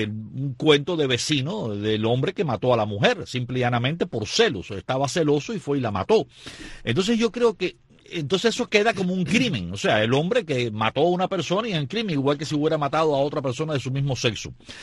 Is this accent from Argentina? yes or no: no; Cuba; todos nosotros somos cubanos.